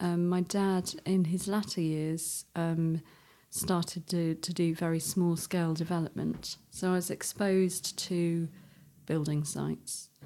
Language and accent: English; London, United Kingdom; I was born in London, brought up in London, and I just wanted to leave London.